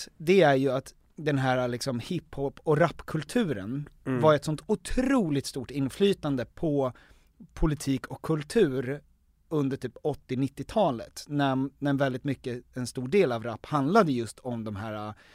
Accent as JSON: {"language": "Swedish", "town": "Danderyd", "region": "Stockholm County", "country": "Sweden", "said": "jag är så jävla från Danderyd."}